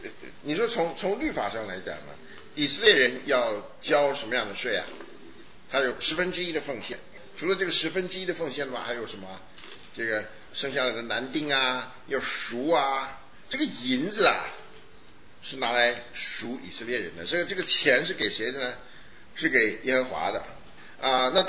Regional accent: China; 因为这是一个我们中国人讲，这是一个伪政权。

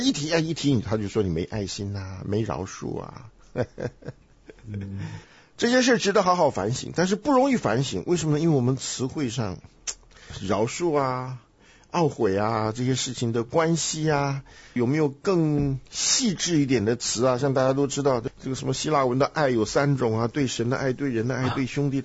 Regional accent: China; 这个就是在我们中国人的思想里面跟在这个圣经文化的思想里面有点不太一样。

